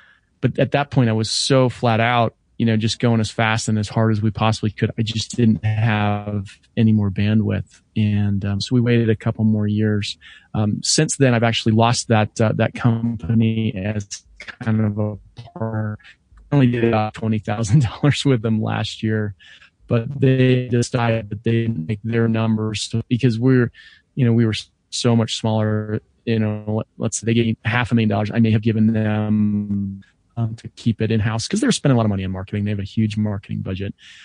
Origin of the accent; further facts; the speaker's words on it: Denver, Colorado, United States; If you couldn't tell, I'm not from Australia. I'm from Denver, Colorado. And so that's literally on the other side of the world.